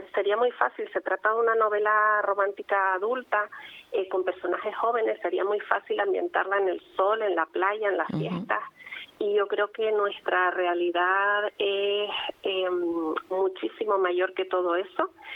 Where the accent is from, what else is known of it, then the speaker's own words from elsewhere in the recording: Canary Islands, Spain; que yo soy tinerfeña, pero siempre digo que La Palma es mi isla favorita